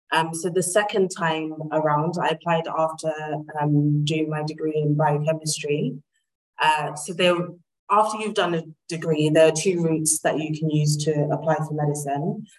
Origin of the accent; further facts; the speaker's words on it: London, United Kingdom; so I grew up here in East London.